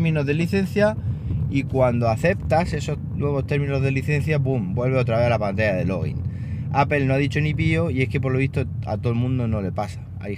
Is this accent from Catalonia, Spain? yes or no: no; Andalusia, Spain; moved away; aunque yo esté en Castilla-La Mancha, Andalucía es mi tierra, siempre lo ha sido y siempre lo será.